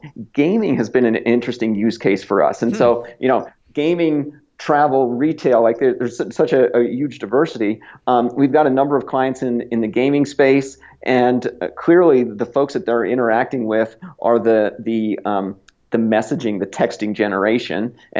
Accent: East Coast, United States; now in Bozeman, United States; I grew up on the East Coast and along the way fell in love with the Rocky Mountain West. And so I just decided I picked up and moved to Bozeman, Montana.

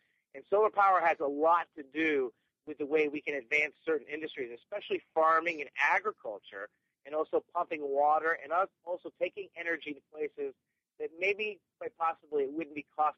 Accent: Michigan, United States; now in Southern California, United States; I grew up in Michigan. They're not going to be putting a lot of solar panels on rooftops in Michigan anytime soon because we have 237 cloudy days a year.

